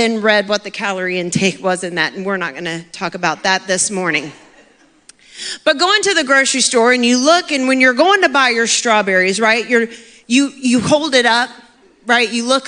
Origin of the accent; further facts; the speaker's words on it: Maine, United States; and unlike some other people, I came from Maine.